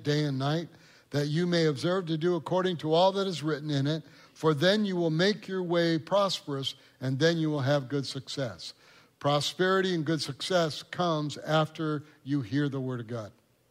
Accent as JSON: {"language": "English", "region": "Michigan", "country": "United States", "tie": "born or raised there", "said": "I grew up in Michigan, lakes and rivers, and the trees were huge by the rivers."}